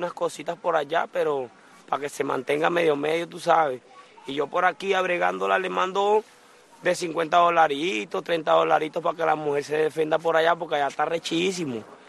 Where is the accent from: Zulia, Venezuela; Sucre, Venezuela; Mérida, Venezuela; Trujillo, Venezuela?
Trujillo, Venezuela; moved away; De Trujillo.